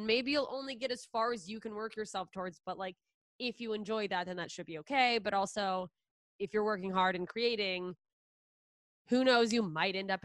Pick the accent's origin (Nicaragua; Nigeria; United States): United States; Anchorage, Alaska; I thought about trying to get a residency at the theater in my hometown in Alaska, just to like work out an hour the way I would do at Edinburgh, but in Anchorage.